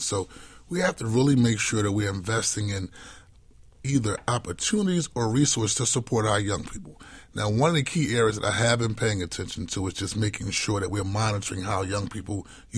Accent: Philadelphia, Pennsylvania, United States; I'm born and raised in South Philadelphia, and I recognize that at the end of the day, there has to be a healthy balance.

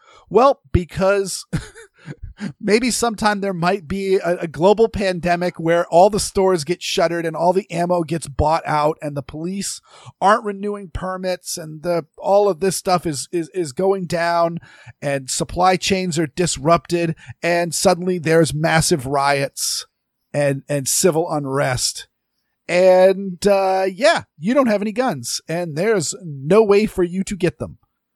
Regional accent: Maine, United States; I grew up in Maine. I'm not a Maine driver anymore. I'm a Massachusetts driver.

